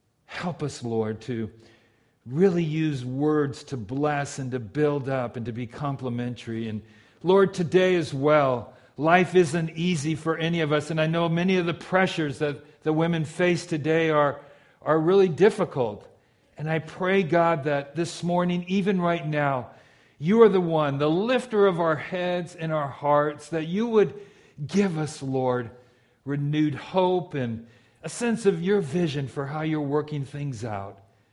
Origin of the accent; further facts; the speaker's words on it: Los Angeles, California, United States; We grew up in Southeast LA, so just after my dad passed away, she moved down to the Carlsbad area where a lot of my family lives